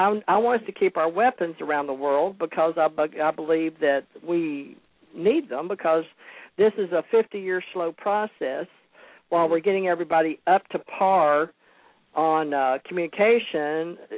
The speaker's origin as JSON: {"language": "English", "region": "the South", "country": "United States", "said": "And I'm from the South. I love my humor."}